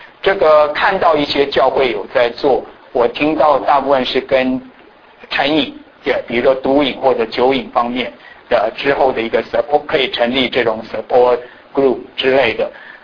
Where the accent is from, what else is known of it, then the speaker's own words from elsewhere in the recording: Taiwan; now in United States; 我就告诉我是在台湾长大的，对，所以我那个时候什么叫做保健练习？